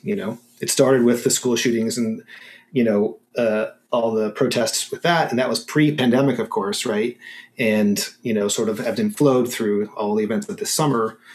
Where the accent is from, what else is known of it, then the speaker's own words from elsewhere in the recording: Buffalo, New York, United States; You know, I'm not a Texan. I grew up in New York State, you know, Buffalo area